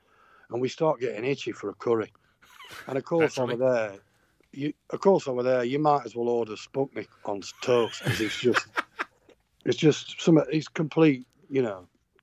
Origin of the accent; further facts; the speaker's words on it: Sheffield, Yorkshire and the Humber, United Kingdom; "Right then, lads, what are you having to drink?" in my accent, you know. And we all just turned around and went, "Well, where are you from?" And he goes, "Barnsley." He goes, we're all from Sheffield.